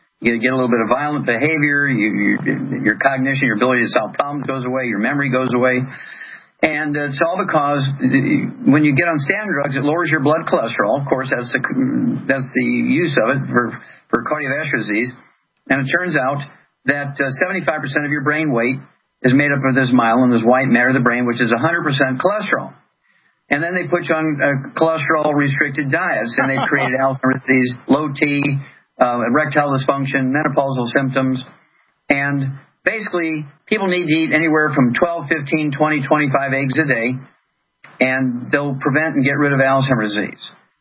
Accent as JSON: {"language": "English", "region": "the South", "country": "United States", "said": "if you're from the South, and I'm from the South, so I can say that."}